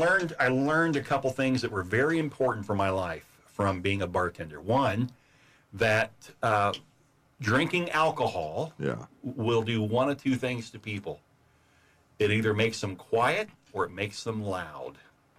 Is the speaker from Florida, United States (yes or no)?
yes; Daytona Beach, Florida, United States; Well, no, I'm not. I'm from Daytona Beach, but I went to school in Indiana.